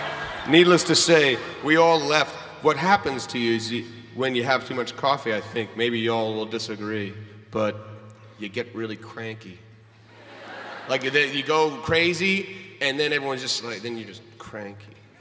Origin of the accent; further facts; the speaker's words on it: Virginia, United States; then I came from Virginia and hang out here a lot